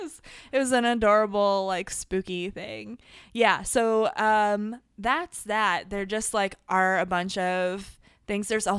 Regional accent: Indiana, United States; I'm from Indiana. We don't have things like that there, and if we do, we don't talk about them.

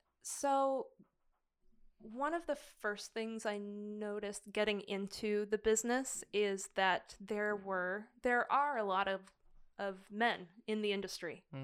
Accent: Pennsylvania, United States; now in Washington, United States; I'm originally from Pennsylvania, so it's not too far to go home to my family.

